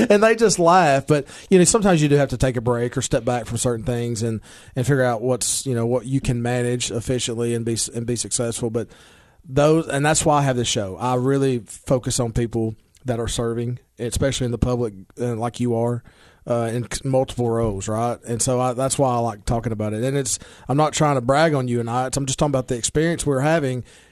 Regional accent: Baxter, United States; It's town of Baxter, and I'm from Baxter, so I say city of Baxter.

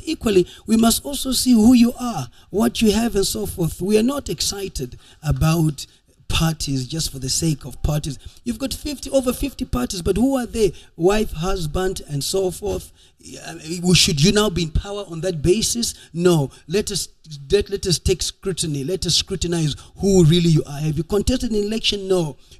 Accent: Midlands, Zimbabwe; I'm come from the Midlands. I'm Karanga.

